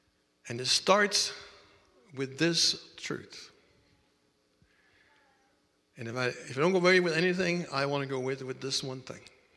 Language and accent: English; Denmark; When I grew up in Denmark, and I was 16, 17, I said to my dad, what shall I do in my life?